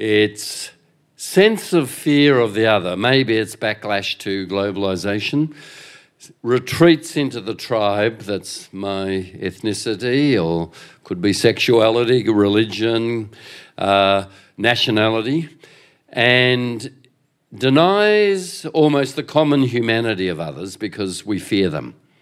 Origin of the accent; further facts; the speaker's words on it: Australia; I'm an Australian patriot.